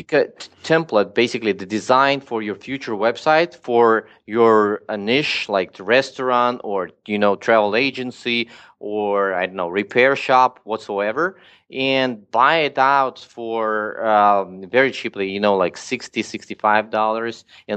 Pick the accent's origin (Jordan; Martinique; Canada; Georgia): Georgia; English is a second language; also born or lived in Ukraine; now in United States; I'm originally from Georgia, and I mean, I was a refugee myself, and then, you know, I moved before moving to US. I was in Ukraine.